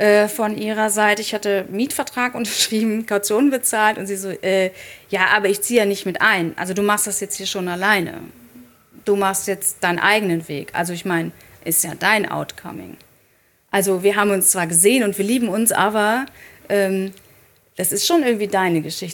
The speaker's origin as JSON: {"language": "German", "town": "Dortmund", "region": "North Rhine-Westphalia", "country": "Germany", "tie": "born or raised there", "said": "Und ich bin in Dortmund aufgewachsen, ich bin wenig weg gewesen"}